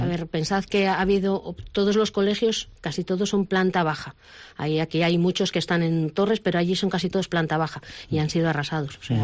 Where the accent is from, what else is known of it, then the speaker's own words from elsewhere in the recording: Ribamontana al Monte, Cantabria, Spain; Nosotras somos de Ribamontana al Monte.